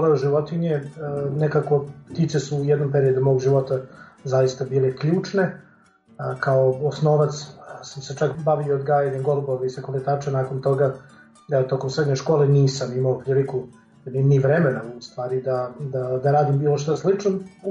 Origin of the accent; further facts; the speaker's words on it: Čačak, Moravica District, Serbia; u mom rodnom gradu u Čačku su te zime upucali preko 30 labudova grbaca